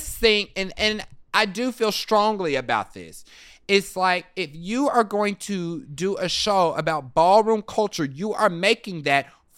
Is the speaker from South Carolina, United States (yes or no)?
no; Kansas City, Kansas, United States; So we're both from Wyandotte County, which is the poorest county in Kansas, but it's also primarily all African American and Hispanic.